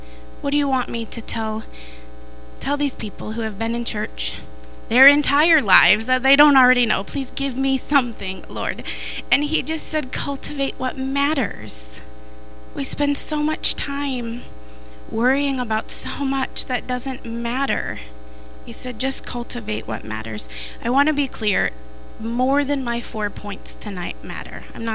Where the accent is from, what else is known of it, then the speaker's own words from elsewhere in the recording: Iowa, United States; I grew up in Iowa, so I know that cultivation has to do with farming